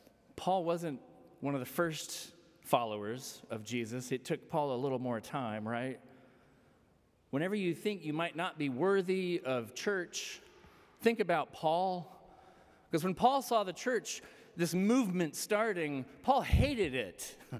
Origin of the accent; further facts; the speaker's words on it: Texas, United States; I grew up in Texas, by the way. I come by y'all naturally.